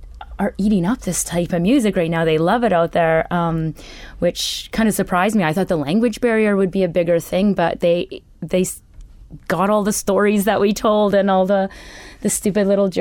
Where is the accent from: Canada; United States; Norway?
Canada; Saskatchewan; We are from the prairies of Saskatchewan, Canada. We kind of spend a fair bit of time in the UK because we just love the music scene over there.